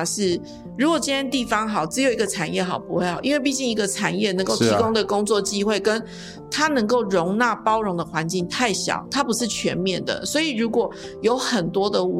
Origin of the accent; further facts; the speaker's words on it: Taiwan; 后来我来自于台湾，对，是因为这样子